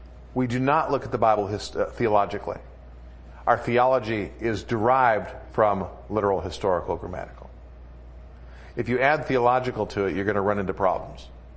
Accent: Detroit, Michigan, United States; I grew up in the Detroit area, which has the largest Arabic population in the United States.

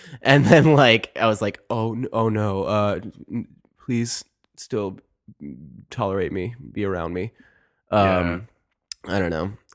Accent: Morgantown, West Virginia, United States; I grew up in Morgantown, West Virginia.

